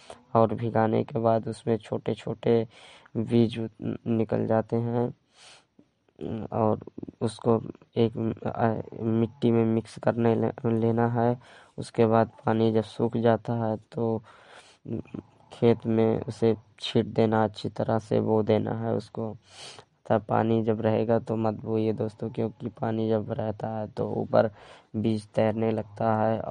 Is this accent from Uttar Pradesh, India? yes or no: yes; Uttar Pradesh, India; मैं स्वार्थगढ़ सिद्धार्थ नगर से हूँ।